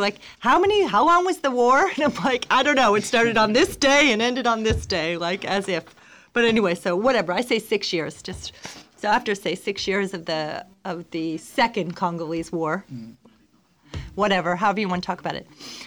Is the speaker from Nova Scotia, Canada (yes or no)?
yes; Dartmouth, Nova Scotia, Canada; also born or lived in Paris; I grew up in Dartmouth, and I went to the University of King's College.